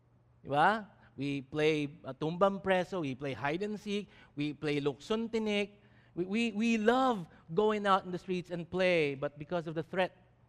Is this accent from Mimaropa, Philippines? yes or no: no; Manila, Metro Manila, Philippines; Where did you grow up? I mean, well, at least in my place in Manila, in Sampaloc, Manila, there was an ongoing news about men and women trying to get